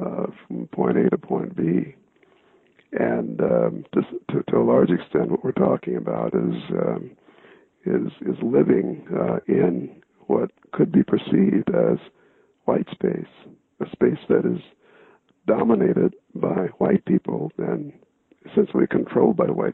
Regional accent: Mississippi, United States; born there; I was born in the Mississippi Delta during the war on a former plantation, and my grandmother was the midwife when I was born.

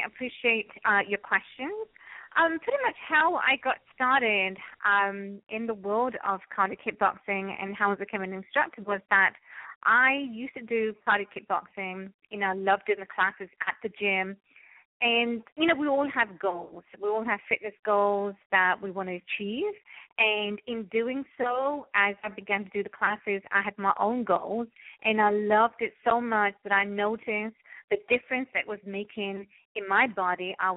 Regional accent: England, United Kingdom; now in Canada; I always loved dancing, and I didn't get the opportunity when I was, as a kid growing up in England. But I, when I came to Canada is when I first started

